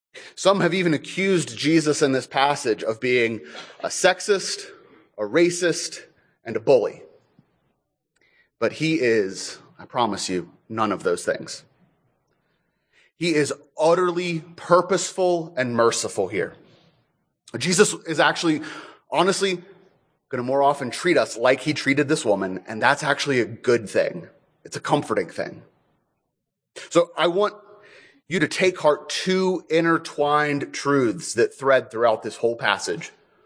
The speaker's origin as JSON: {"language": "English", "town": "Sierra Vista", "region": "Arizona", "country": "United States", "said": "You all know that I'm from Sierra Vista."}